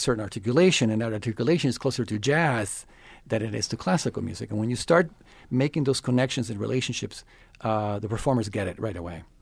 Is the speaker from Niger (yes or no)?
no; Venezuela; now in United States; Growing up in Venezuela, when I was growing up, there was not a lot of emphasis on the very rich folk music like there is right now